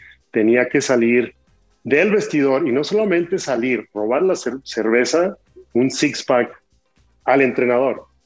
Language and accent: Spanish; Mexico; now in abroad; siendo mexicano, viviendo en el extranjero.